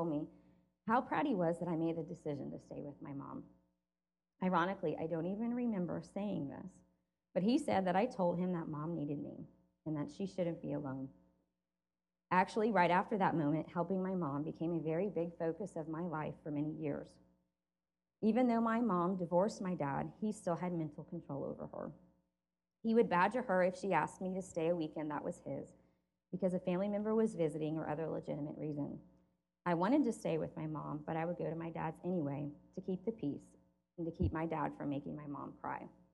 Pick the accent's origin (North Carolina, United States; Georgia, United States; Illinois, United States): North Carolina, United States; born there; I was born in North Carolina in 1973 and the youngest of three children.